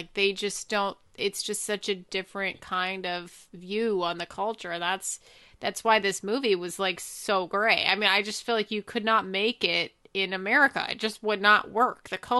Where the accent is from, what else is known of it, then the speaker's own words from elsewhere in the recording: United States; So watching this movie as an American, I get it.